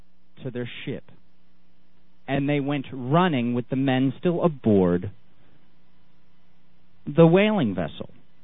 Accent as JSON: {"language": "English", "country": "United Kingdom", "said": "I am a British citizen and an unpaid volunteer on the Sea Shepherd Conservation Society vessel, Steve Irwin."}